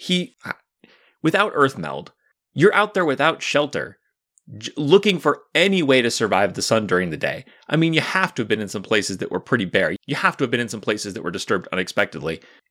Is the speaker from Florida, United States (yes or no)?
no; California, United States; now in Oregon, United States; I'm originally from California. I now live in Oregon.